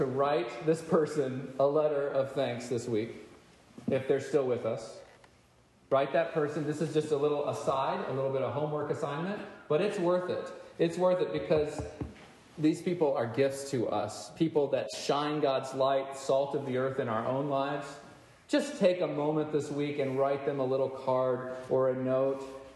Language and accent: English; Texas, United States; I grew up in Texas. Maybe that's what it is.